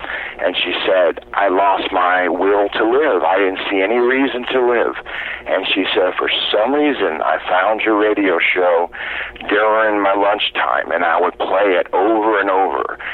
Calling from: Oklahoma City, Oklahoma, United States; Well, I'm in Oklahoma City.

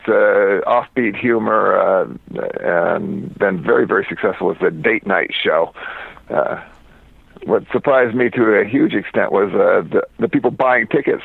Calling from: Venice, California, United States; Calling you from Venice, a friend's place.

